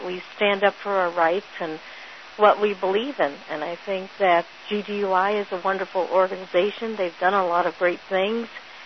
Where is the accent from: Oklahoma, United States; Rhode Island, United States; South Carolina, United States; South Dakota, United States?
Oklahoma, United States; Ada; I'm from Ada, Oklahoma, and this is Ruthie.